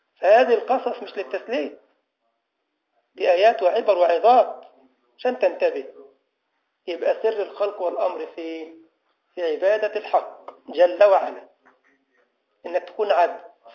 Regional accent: Egypt; احنا عندنا في مصر كان يقول لك الطرق عندنا في مطبات وفي مآبات وفي مسبات.

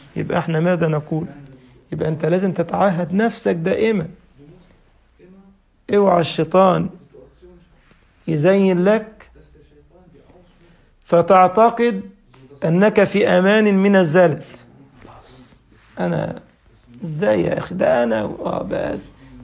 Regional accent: Egypt; يعني الرغيف اللي احنا عندنا في مصر رغيف العيش الخبز، وده في اللغة العربية الرغيف

